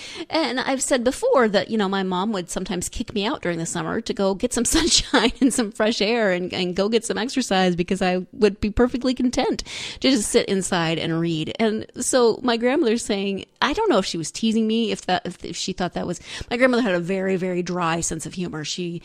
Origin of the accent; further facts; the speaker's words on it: Montana, United States; My hometown is about 1,000 people, and I was convinced that my mom's hometown was a city, even though no one outside of Montana would consider Libby, Montana a city.